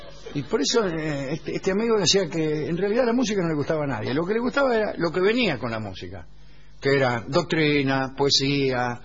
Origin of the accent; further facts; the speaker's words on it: Córdoba, Argentina; Soy de Córdoba.